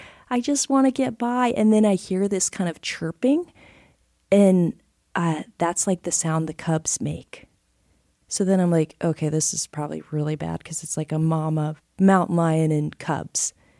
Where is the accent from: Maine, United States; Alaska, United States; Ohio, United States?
Alaska, United States; Bears I see a lot because I'm from Alaska.